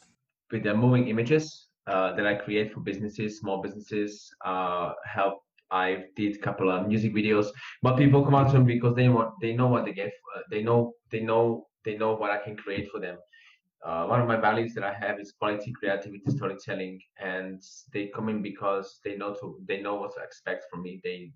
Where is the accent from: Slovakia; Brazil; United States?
Slovakia; now in Switzerland; I'm from Slovakia originally.